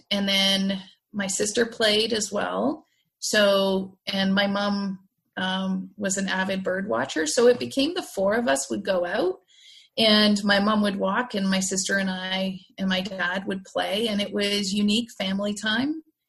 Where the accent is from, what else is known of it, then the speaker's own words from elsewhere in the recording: Scotland, United Kingdom; so I am originally a Scot. My mom is Canadian and my dad is Scottish. And like a true Scot, I was raised around a golf course.